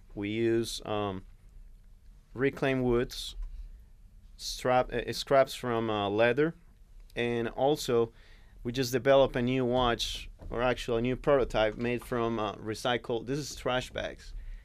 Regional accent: Colombia; English is a second language; moved away as an adult; I'm originally from Colombia. I moved here about 9 years ago. And I didn't go back to Colombia for around 8 years after that.

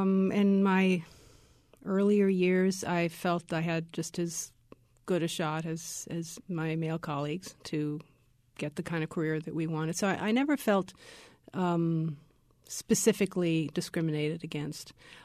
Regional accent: New Jersey, United States; also born or lived in Manhattan; I grew up in New Jersey, and I moved to Manhattan when I was a Juilliard student. So I was there for many decades.

